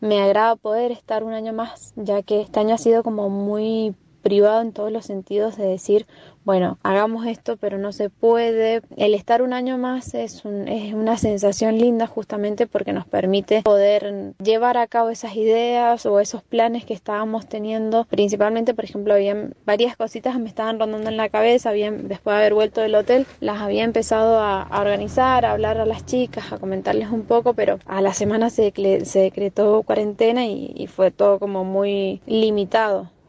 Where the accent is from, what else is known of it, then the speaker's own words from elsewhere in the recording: Mendoza, Argentina; no solo como mendocinos, como argentinos